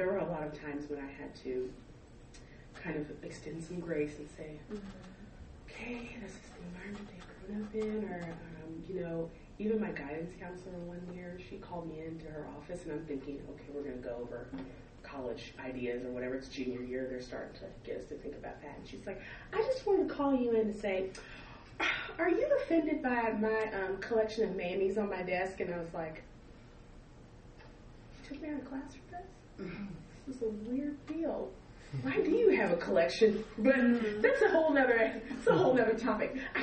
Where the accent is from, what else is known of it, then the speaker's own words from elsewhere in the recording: Kentucky, United States; also born or lived in East St. Louis, Illinois; I was born in East St. Louis, but my whole life has been spent in South Central Kentucky. I grew up in Kentucky. That's all I know is Kentucky.